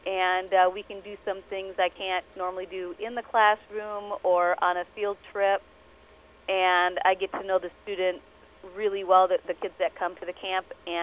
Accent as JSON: {"language": "English", "region": "Wisconsin", "country": "United States", "lives_now": "Southeast Iowa, United States", "said": "No, I'm from Northeast Wisconsin. It's been a big difference down here, and we don't have prairies up there"}